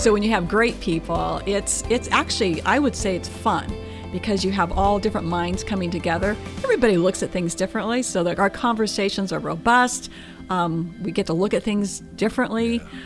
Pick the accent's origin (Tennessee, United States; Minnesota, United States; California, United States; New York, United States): California, United States; Eureka; Yeah, I grew up in Eureka, California, which it's raining and having earthquakes right now, but I grew up in Eureka, California, then went to school in Hillsburg, wine country.